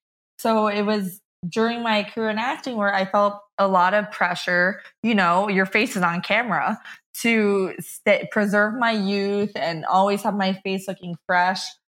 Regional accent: Rumson, New Jersey, United States; So I will take you back to, I was raised in Rumson, New Jersey.

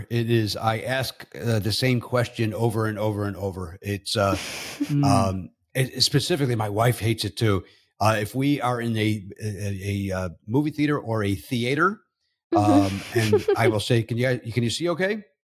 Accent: Chicago, Illinois, United States; which I did not experience growing up in the South suburbs of Chicago.

